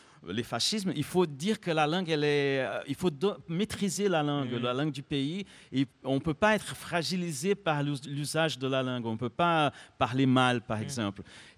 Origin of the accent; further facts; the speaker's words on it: Brazil; C'est plus facile de ne pas dire ça en étant brésilien que français.